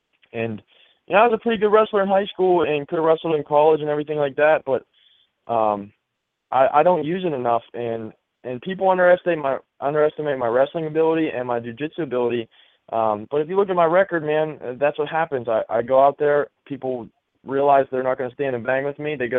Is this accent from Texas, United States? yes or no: no; Pittsburgh, Pennsylvania, United States; I was a Pittsburgh kid in Mansfield, and I felt like I was in my hometown.